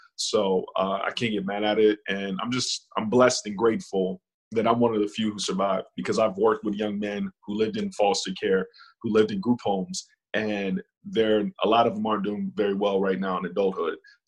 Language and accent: English; Phoenix, Arizona, United States; also born or lived in New York / Ohio / Dallas, Texas; Well, I'm a foster kid, so I'm from a lot of different places. I lived most of my life in Phoenix, Arizona, but I lived in New York, I lived in Ohio, I lived in Dallas, Texas